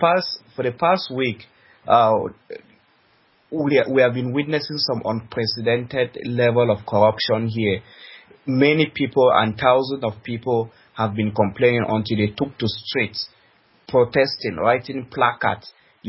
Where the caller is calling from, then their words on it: Bambui, North-West Region, Cameroon; No, I'm not calling from Bamenda. I'm calling from Bambui, just some few miles from Bamenda.